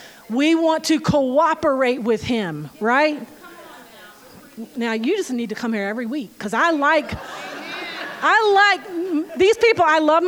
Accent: South Carolina, United States; Now, I'm from the South. I grew up in South Carolina, and I didn't even know a Catholic when I was growing up.

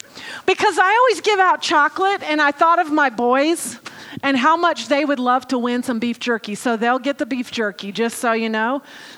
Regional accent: the South, United States; I was brought up in the South, but after an Ohio winter

